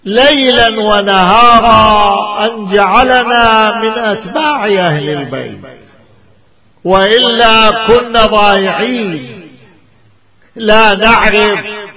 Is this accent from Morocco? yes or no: no; Najaf, Najaf Governorate, Iraq; قال لي انت من ايران؟ قلت له لا انا من النجف الاشرف.